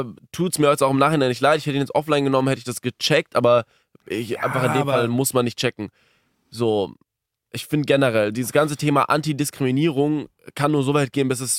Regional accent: Bremen, Germany; Nein, ich schaue kein Fußball, aber ich bin Bremer.

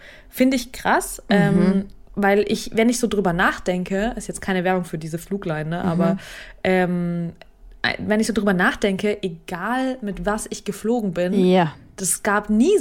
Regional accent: Saint Petersburg, Russia; Und dann meinte er so, woher kommst du genau? Und ich war so, St. Petersburg.

